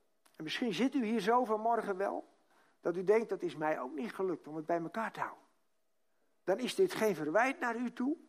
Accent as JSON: {"language": "Dutch", "town": "Kinderdijk", "region": "South Holland", "country": "Netherlands", "said": "ik denk, ik kom uit Kinderdijk"}